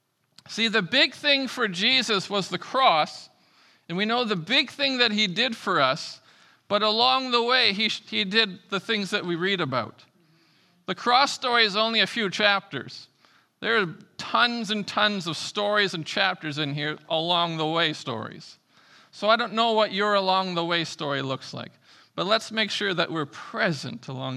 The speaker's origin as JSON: {"language": "English", "country": "Canada", "said": "I didn't even have a license, and I'm Canadian."}